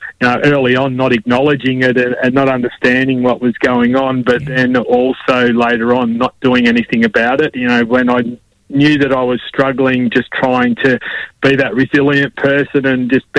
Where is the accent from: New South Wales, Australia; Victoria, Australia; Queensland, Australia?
Victoria, Australia; Melbourne; And I was actually prior to that born and bred in Melbourne, and wasn't a country boy at all. I was a city boy, and at the age of 15 we moved to the country